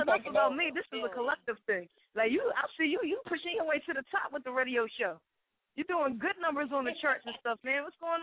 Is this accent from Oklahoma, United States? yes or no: no; Philadelphia, Pennsylvania, United States; Well, I'm from Philly.